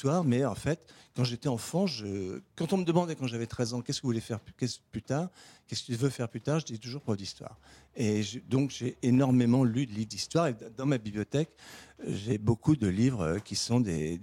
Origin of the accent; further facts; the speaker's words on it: Vannes, Brittany, France; On est de Vannes, et on a acheté une maison à l'île aux Moines en 1890, donc ça fait 6 générations qu'on s'y succède.